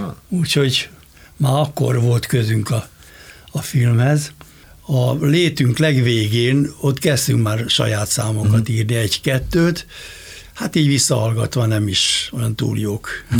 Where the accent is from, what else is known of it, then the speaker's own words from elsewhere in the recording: Budapest, Hungary; én Kőbányán születtem, és hosszú ideig ott is laktam.